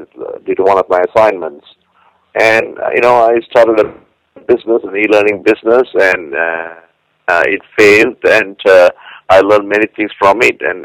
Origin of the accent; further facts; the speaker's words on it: Malaysia; moved away as an adult; now in United States; I was born and brought up in Malaysia, and I moved to the U.S. about 25 years ago